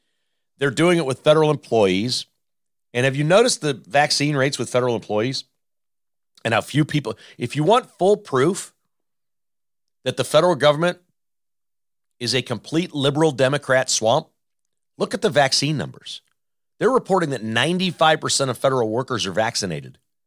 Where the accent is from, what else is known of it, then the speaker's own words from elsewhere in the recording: Kansas, United States; the most glorious sign of all is in my home state of Kansas